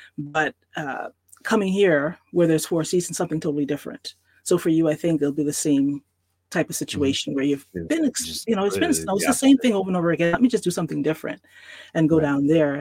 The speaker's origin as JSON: {"language": "English", "country": "Bahamas", "said": "and I'm from the Bahamas, as I've mentioned before, and it's a place where it's a lot different from here. We don't have the four seasons."}